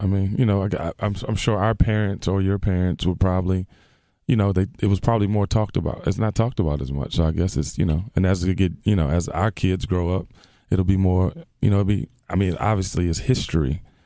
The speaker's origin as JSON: {"language": "English", "town": "Washington", "region": "District of Columbia", "country": "United States", "said": "Well, I'm from Washington, D.C. personally, but let me see. I mean, I'm black."}